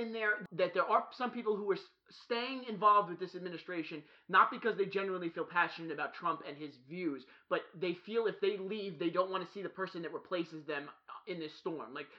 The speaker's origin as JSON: {"language": "English", "region": "New York", "country": "United States", "said": "Me as a New Yorker, I hate the New England Patriots."}